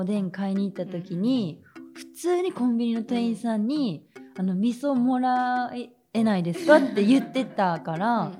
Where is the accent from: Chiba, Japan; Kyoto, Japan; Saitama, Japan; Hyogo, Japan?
Hyogo, Japan; accent: Banshu dialect; 兵庫弁、兵庫も広いからいろいろあって、あの私の地元は播州弁って言われてる方言を使うねんけど